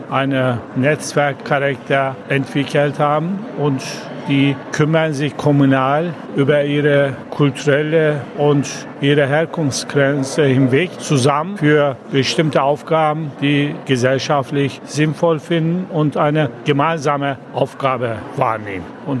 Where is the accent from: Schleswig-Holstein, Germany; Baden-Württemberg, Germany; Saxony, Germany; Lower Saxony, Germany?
Schleswig-Holstein, Germany; Lübeck; ich komme aus Lübeck